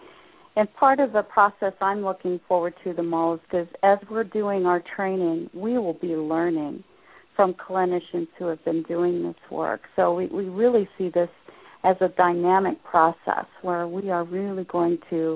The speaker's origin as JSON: {"language": "English", "town": "Cincinnati", "region": "Ohio", "country": "United States", "tie": "born or raised there", "said": "in October it will be in my hometown, which is Cincinnati, Ohio."}